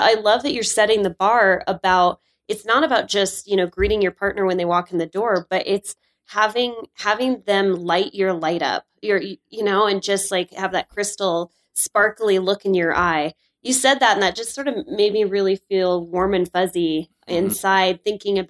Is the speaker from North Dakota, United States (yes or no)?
yes; North Dakota, United States; Maybe it's because I'm from North Dakota and we're just one and the same, but there's no accent.